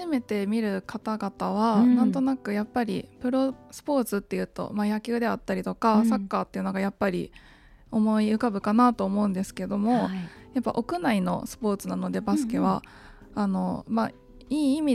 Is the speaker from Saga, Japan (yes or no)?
no; Tokyo, Japan; いえ、東京出身です。